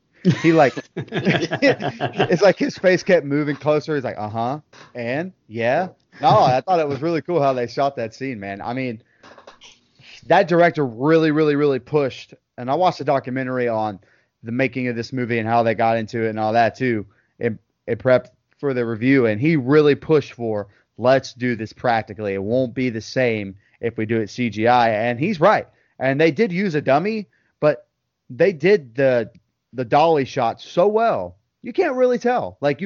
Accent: Florida, United States; I'm from Polk County.

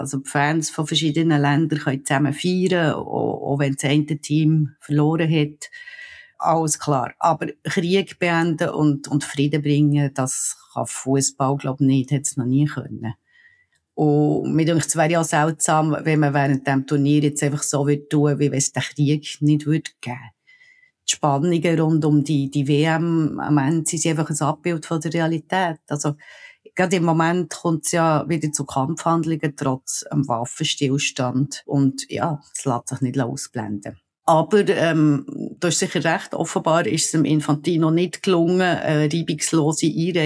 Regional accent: Switzerland; now in United States; Übrigens werde ich hier als Schweizerin in den USA gelegentlich auf das angesprochen

